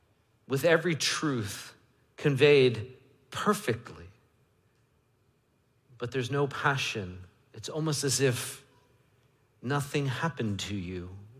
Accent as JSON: {"language": "English", "town": "New York City", "region": "New York", "country": "United States", "tie": "born or raised there", "said": "Right, I grew up in New York, and in New York, there's a thing called the New York Minute."}